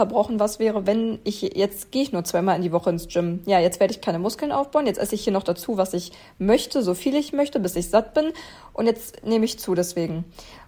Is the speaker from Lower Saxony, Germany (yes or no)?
no; Berlin, Germany; ich bin 23 Jahre alt. Ich komme aus Berlin